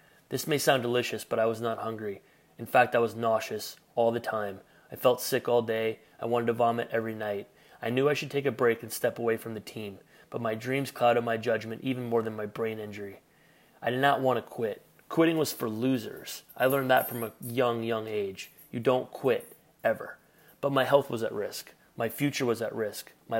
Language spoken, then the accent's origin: English; Midwest, United States; I was born and raised in the Midwest.